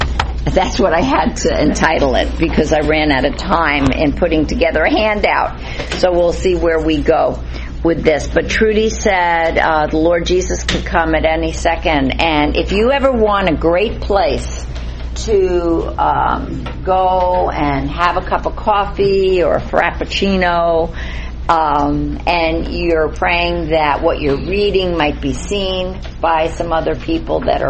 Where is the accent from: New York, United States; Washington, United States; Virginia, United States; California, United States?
New York, United States; And Selma is not quiet, and neither am I. We're both from New York.